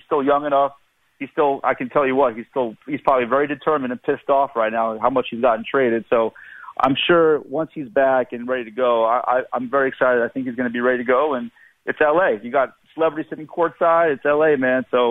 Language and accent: English; Miami, Florida, United States; Well, you know, I remember I'm from Miami